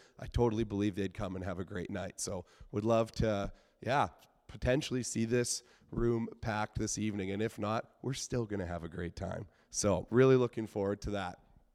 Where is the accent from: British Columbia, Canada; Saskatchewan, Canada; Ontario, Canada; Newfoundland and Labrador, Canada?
British Columbia, Canada; Sicamous; I'm coming to you from, I'd be very curious to know, if anyone knows where Sycamuse, British Columbia is. Yeah, a couple people familiar with Sycamuse. So that's my hometown. That's actually where my wife and I, as of last week, are now settling once again.